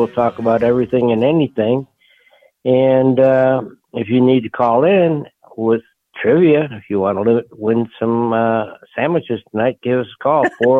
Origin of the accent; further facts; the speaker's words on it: Buffalo, New York, United States; Well, I'm originally from Buffalo area.